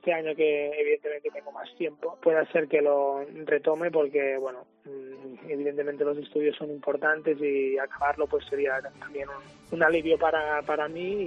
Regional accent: Arenys, Catalonia, Spain; Empecé en mi pueblo, en Arenys, hasta la etapa de juveniles, de infantiles, que dimos el paso al Barça.

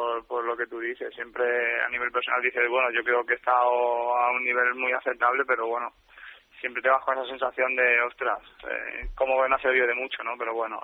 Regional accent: Spain; como español que somos

